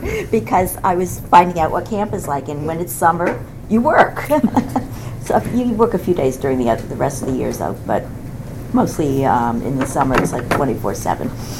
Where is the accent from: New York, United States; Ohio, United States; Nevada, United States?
New York, United States; Port Chester; I was born and raised in Port Chester, New York.